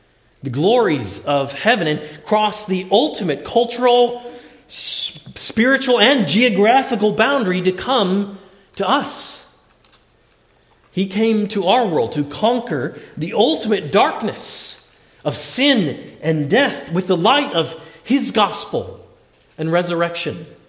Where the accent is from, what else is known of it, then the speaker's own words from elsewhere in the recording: Connecticut, United States; That's like walking across the entire width of my home state, Connecticut.